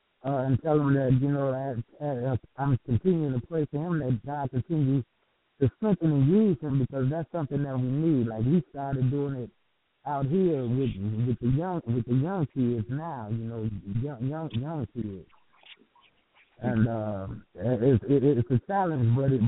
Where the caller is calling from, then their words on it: Mooney, Illinois, United States; I'm calling from Mooney, Illinois.